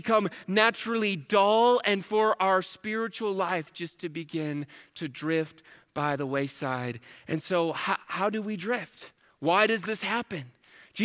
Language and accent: English; Chippewa Falls, Wisconsin, United States; It reminds me of a time when I was growing up in Chippewa Falls, Wisconsin. It's just right up 94, 3 hours from here.